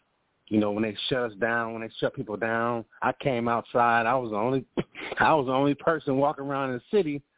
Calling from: Chicago, Illinois, United States

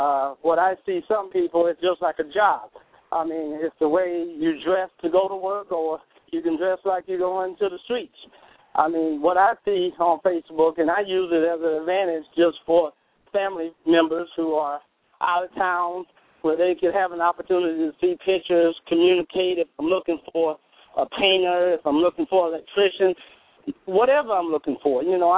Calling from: Keller, Texas, United States; Hello, hello, hello. I'm calling from Keller, Texas.

